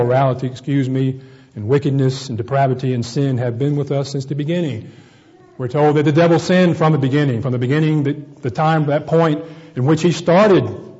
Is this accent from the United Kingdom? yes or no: no; South Carolina, United States; See, I'm from South Carolina. Sometimes I say fang.